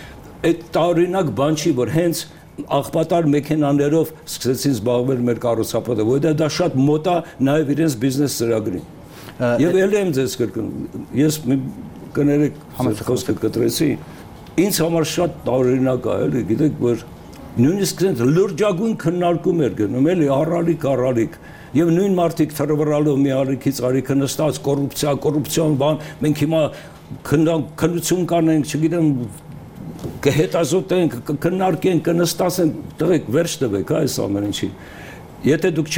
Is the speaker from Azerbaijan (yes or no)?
no; Yerevan, Armenia; որպես Երևանցի